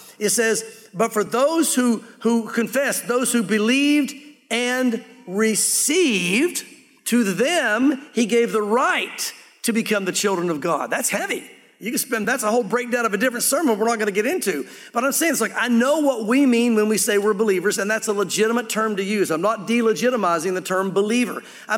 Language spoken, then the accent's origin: English; the South, United States; For example, I grew up in the South. I know the Southern mindset.